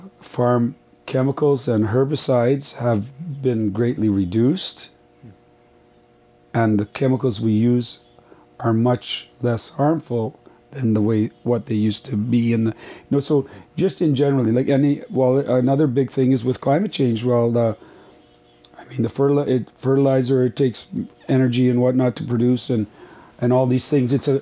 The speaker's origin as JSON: {"language": "English", "country": "Canada", "said": "So we're Canadian farmers are big exporters."}